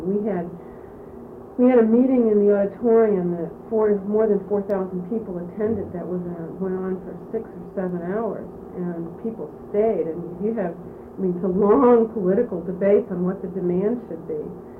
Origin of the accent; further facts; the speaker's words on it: Boston, Massachusetts, United States; I was from the Boston area, and the Boston schools were very segregated, and I lived in a suburb of Boston that was almost exclusively white